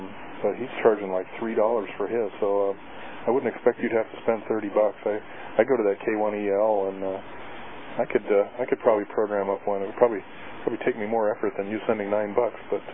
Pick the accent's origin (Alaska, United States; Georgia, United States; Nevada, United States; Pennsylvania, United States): Alaska, United States; Anchorage; now in Juneau, United States; We have lots of whales around Juneau, and when I grew up, where I grew up around Anchorage, they have a lot of beluga whales